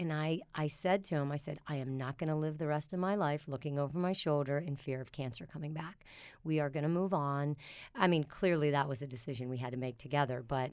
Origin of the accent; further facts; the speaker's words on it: Pittsburgh, Pennsylvania, United States; And that worked out well for us because I'm from Pittsburgh.